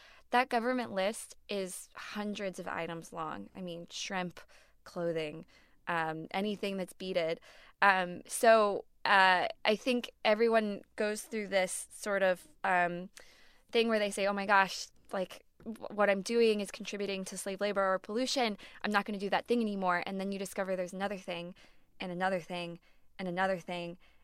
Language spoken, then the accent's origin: English; New York, United States; I mean, I'm a New Yorker. I moved here in 2008.